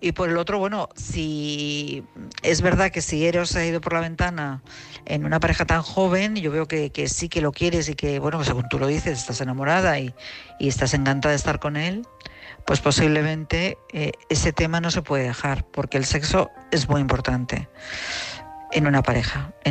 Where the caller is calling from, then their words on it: Madrid, Community of Madrid, Spain; de Madrid.